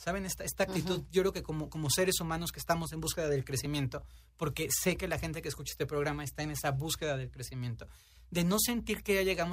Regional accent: Mexico; y además en México, que somos jarritos de Tlaquepaque, claro.

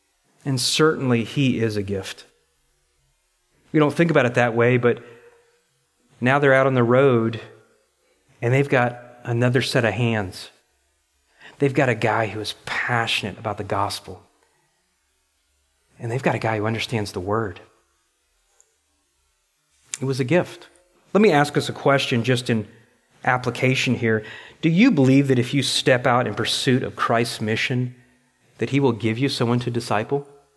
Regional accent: Ireland; I'm like, why not? I'm Irish. I'll go with you.

